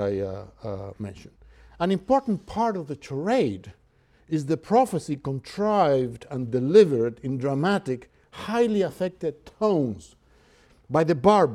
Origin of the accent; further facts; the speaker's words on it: Cuba; accent: Cuban; English is a second language; I cannot do justice in my performance, particularly in Jarvis's 18th century English and with my Cuban accent